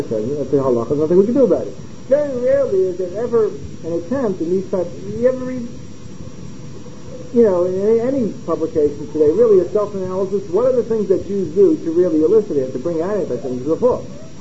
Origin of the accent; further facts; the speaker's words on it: Belgium; Because now I'm from Belgium. I wish that God had chosen the Belgian people.